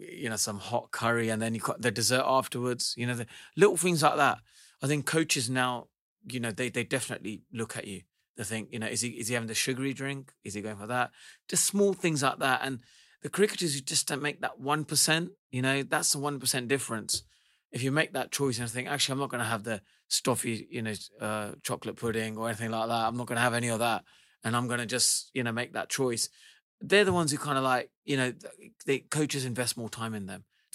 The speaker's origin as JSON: {"language": "English", "town": "Luton", "region": "East of England", "country": "United Kingdom", "tie": "born there", "said": "I was born from Luton Dunstable Hospital."}